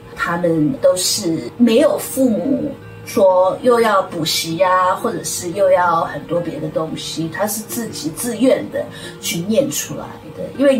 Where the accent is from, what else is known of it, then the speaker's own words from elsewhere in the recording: South Korea; Chinese is a second language; 因为我在韩国成长的时候也是一样，是我们住在一个房间，加上我父母，因为韩国是榻榻米，所以你睡在地上的